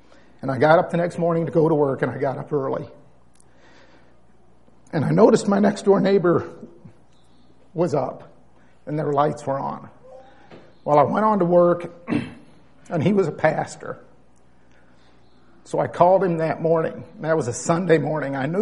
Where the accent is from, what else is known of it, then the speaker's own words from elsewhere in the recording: Goshen, Indiana, United States; I was born in Goshen, Indiana, raised there.